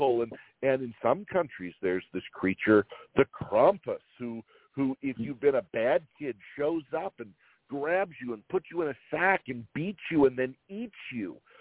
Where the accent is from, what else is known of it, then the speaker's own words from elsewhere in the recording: Utah, United States; where I grew up in Utah, is a fascinating place with a huge youth culture